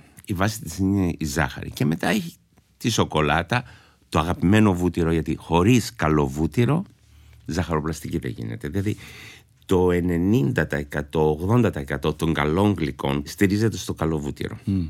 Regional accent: Istanbul, Turkey; λόγω που μεγάλωσα και στην Κωνσταντινούπολη

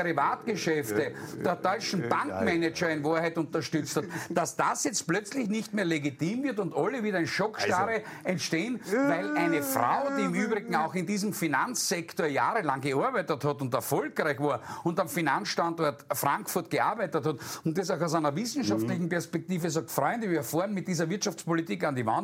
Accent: Austria; dass wir plötzlich als Österreicher mit ESM, Europäischer Stabilitätsmechanismus etc. für die Schulden von anderen Ländern bürgen haben müssen

